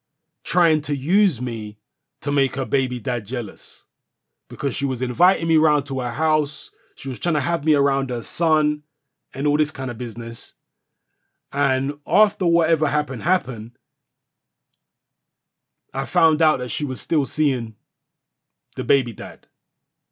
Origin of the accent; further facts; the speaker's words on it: London, United Kingdom; I ended up moving to the area where she lives in South London. I was, you know, I'm from South London anyway, but I moved to this particular area where she was from and where she lives.